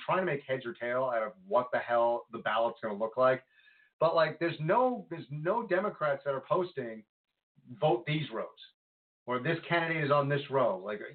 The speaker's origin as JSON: {"language": "English", "town": "Congers", "region": "New York", "country": "United States", "tie": "born or raised there", "said": "You know, it was weird because like Congers, I grew up in Congers, and Congers was much more Christian Catholic kind of vibe, and New City was more Jewish."}